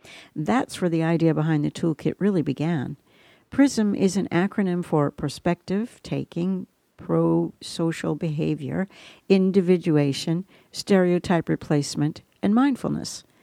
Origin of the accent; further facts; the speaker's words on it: United States; I'd already experienced quite a bit growing up in the United States.